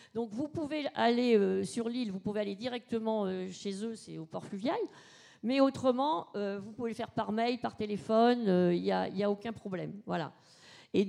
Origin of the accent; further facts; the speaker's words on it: Hauts-de-France, France; moved away as an adult; moi, je suis une ch'ti immigrée en Seine-et-Marne depuis 1 an.